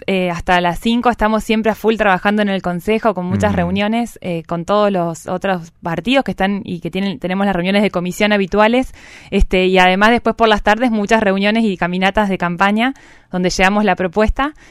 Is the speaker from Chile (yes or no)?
no; Río Grande, Tierra del Fuego, Argentina; born there; como joven que nací en Río Grande, también para mí es un orgullo